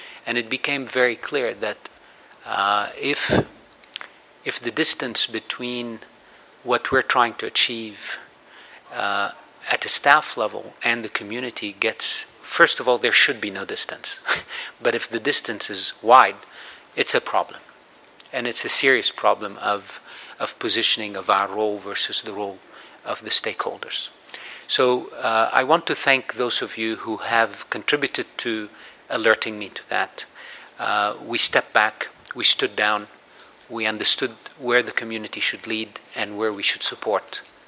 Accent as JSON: {"language": "English", "town": "Los Angeles", "region": "California", "country": "United States", "tie": "born or raised there", "said": "Good morning to all of you, to my hometown. It's good to be home. It's my first ICANN meeting where I get to go sleep in my bed, and it feels very good, really. It's very special. It's not always cloudy"}